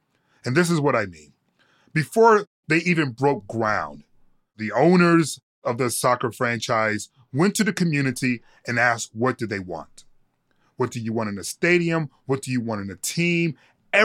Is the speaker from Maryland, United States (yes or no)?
no; Detroit, Michigan, United States; Obviously, as a Detroit Lions fan, as someone who's born and raised in Detroit